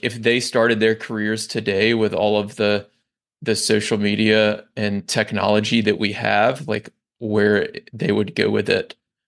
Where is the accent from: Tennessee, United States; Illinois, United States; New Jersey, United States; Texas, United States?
Tennessee, United States; Memphis; so I grew up in Memphis and we had a, I think it was a 500 event.